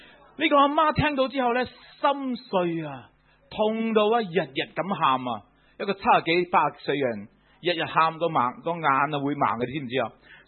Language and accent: Cantonese; China; 我哋经常寄钱翻中国唐山嘅啦，呢个系我哋中国人嘅习惯嚟嘅啦